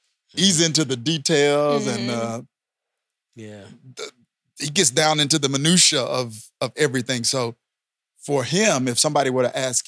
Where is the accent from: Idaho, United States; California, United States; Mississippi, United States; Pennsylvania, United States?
Mississippi, United States; So I'm born and raised in Mississippi. So there's like a certain style of preaching that I'm accustomed to and that I grew up